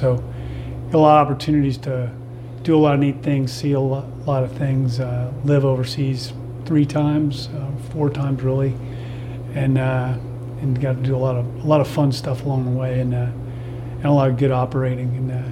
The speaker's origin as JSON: {"language": "English", "region": "California", "country": "United States", "tie": "born or raised there", "also_born_or_lived": "Atlanta, United States", "said": "Yeah, I was born in Atlanta, Georgia, but I essentially grew up in California, in the San Francisco Bay Area"}